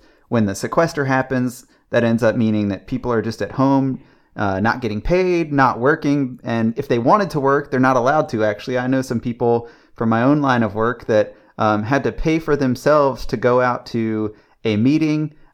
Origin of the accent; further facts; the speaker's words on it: Washington, D.C.–Baltimore area, United States; I know you and I grew up in the Washington, D.C., Baltimore area